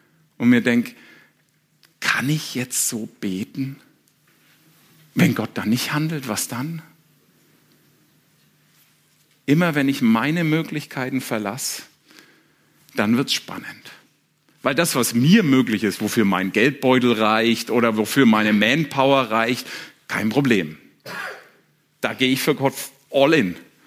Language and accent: German; Germany; sicherheitsbedürftig ich als Deutscher auch bin